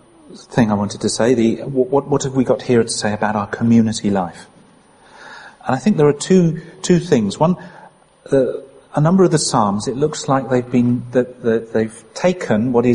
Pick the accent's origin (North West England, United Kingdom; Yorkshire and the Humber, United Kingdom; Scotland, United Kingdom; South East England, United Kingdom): North West England, United Kingdom; Penrith; I said, I'm from Penrith. That's the identity I wanted.